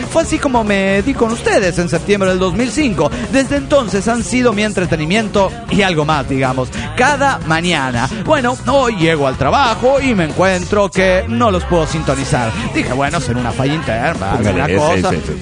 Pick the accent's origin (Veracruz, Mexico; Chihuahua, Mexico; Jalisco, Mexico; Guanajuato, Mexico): Guanajuato, Mexico; León; Bueno, pues yo aquí soy el vaquero de León, Guanajuato, México.